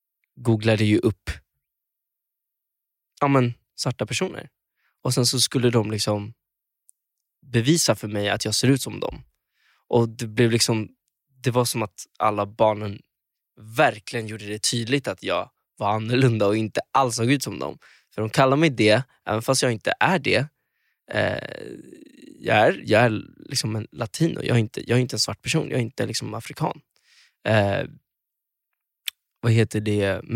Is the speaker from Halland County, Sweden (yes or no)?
yes; Kungsbacka, Halland County, Sweden; also born or lived in Gothenburg; vi flyttade från Göteborg till Halland, Kungsbacka, utanför Göteborg. Stället som heter Åsa.